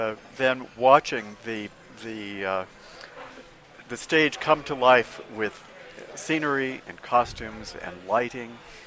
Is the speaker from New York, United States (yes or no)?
no; Santa Fe, New Mexico, United States; I grew up in Santa Fe, attended my first youth opera performance at age nine.